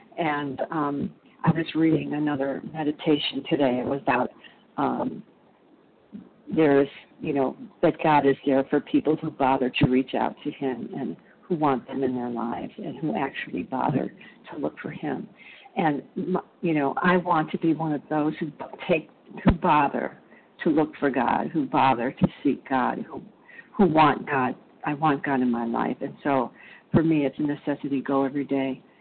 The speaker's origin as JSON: {"language": "English", "region": "Illinois", "country": "United States", "said": "I'm from Illinois."}